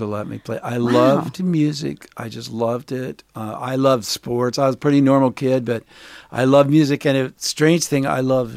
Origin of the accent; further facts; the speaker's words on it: Gearhart, Oregon, United States; now in Houston, United States; I'm an Oregonian. I grew up in Oregon. I'm living in Houston, Texas right now. But I spent most of my life in Oregon. And I grew up in Gearhart.